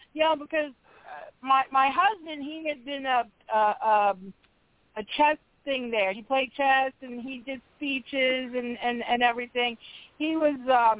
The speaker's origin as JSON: {"language": "English", "region": "New York", "country": "United States", "tie": "born or raised there", "said": "But I grew up on Long Island."}